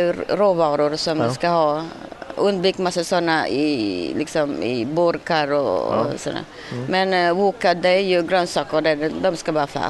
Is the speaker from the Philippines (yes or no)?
yes; Philippines; now in Sweden; Jag kommer själv ursprungligen från Filippinerna